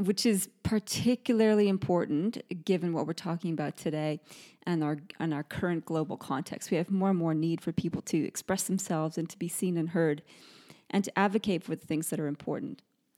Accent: Canada; where I grew up in Canada

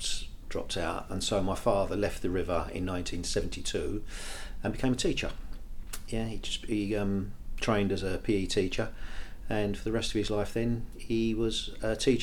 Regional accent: Blackheath, London, United Kingdom; I was born 1968, 56 year old, and I was born and brought up in Blackheath, South London, top of Greenwich Park. Went to school at Blackheath and Bluecoats in Blackheath.

